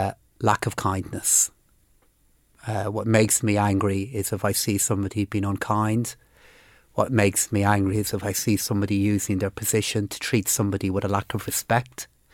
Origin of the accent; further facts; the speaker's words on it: Blanchardstown, Leinster, Ireland; I grew up in Blanchardstown and live in Phibsborough now, which I have now for many, many years. Went to my primary school in Blanchardstown and then went to a brilliant secondary school called St. Declan's there in the Neffin Road in Cabra.